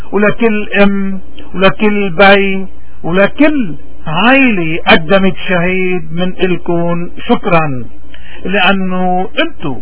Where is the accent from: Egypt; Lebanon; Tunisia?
Lebanon; هيدا الوطن بعده مستمر وبعدنا نحن كلبنانيين راسنا مرفوع جبيننا عالي